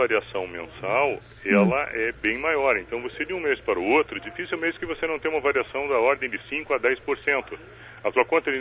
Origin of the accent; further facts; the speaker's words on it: Brazil; Eu cresci num Brasil que era de geração hidráulica mais de 90%.